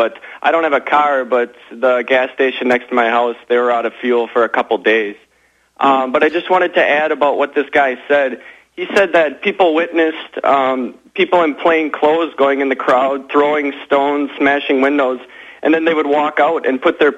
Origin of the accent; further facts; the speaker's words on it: Wisconsin, United States; now in France; I'm originally from Wisconsin, but now I live here in France.